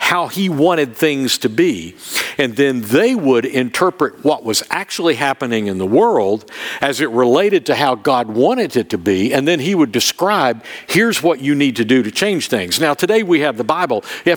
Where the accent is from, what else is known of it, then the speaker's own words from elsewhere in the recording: Tennessee, United States; I did a wedding at a wedding venue in Sevier County. I'm from Sevier County